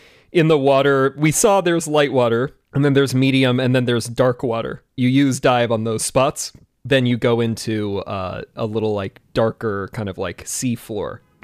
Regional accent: Washington, United States; So you want to go toe-to-toe on mountains in our home states? What's the tallest? I'm from Washington.

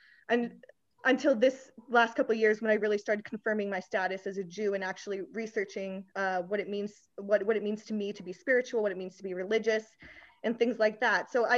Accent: United Kingdom; now in United States; I'm British, so I've had a lot of issues being in America, being British.

